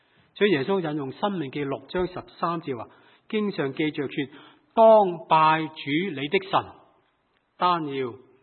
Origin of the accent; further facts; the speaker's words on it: Hong Kong; 当我细个时候在香港长大